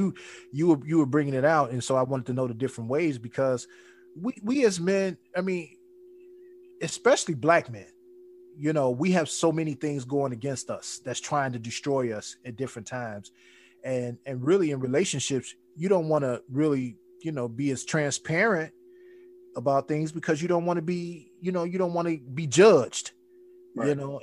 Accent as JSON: {"language": "English", "town": "Chicago", "region": "Illinois", "country": "United States", "tie": "born or raised there", "said": "you know, especially growing up in Chicago, you really had to be on your toes about things"}